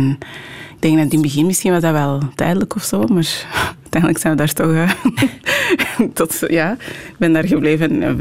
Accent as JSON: {"language": "Dutch", "region": "Antwerp", "country": "Belgium", "tie": "born or raised there", "also_born_or_lived": "Brussels / Anderlecht", "first_language": "French", "second_language": "Dutch"}